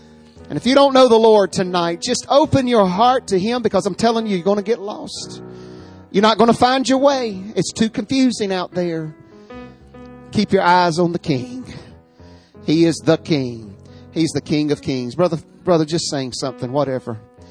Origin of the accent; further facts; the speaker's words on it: Rocky Mount, North Carolina, United States; And if you ever lived in Rocky Mount, North Carolina, you would know that what that's about. I was raised in Rocky Mount, and they got all them one-way streets